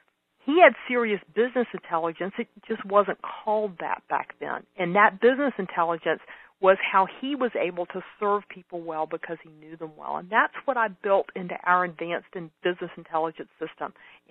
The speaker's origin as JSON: {"language": "English", "region": "North Carolina", "country": "United States", "tie": "born or raised there", "said": "where I grew up is actually a town of 200 in North Carolina in a county of 9,000."}